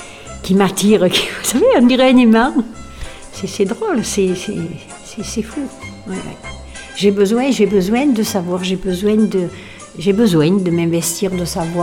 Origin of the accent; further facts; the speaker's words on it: La Bouilladisse, Provence-Alpes-Côte d'Azur, France; Je suis née à la Bouilladis en 1941 et je n'ai jamais bougé de la Bouilladis. Voilà. J'habite ici, mes parents sont natifs de la Bouilladis et mes grands-parents sont natifs de la Bouilladis. Bon, j'ai connu ce village avec très peu d'habitants